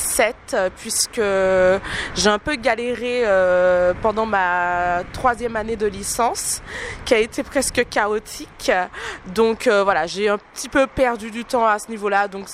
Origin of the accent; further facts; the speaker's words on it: Le Robert, Martinique, France; j'ai 27 ans, je suis originaire du Robert